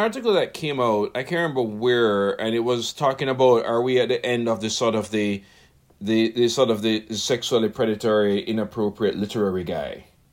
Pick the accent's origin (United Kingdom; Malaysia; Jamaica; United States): Jamaica; And as a Jamaican, I have some personal issues with Dickens, because one of the worst violations of human rights that have ever happened in Jamaica